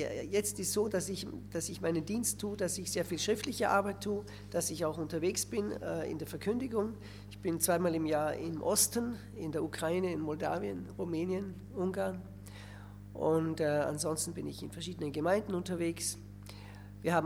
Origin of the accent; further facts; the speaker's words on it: Austria; das ist bei uns in Österreich ist das die letzte Klasse, da macht man dann das Abitur.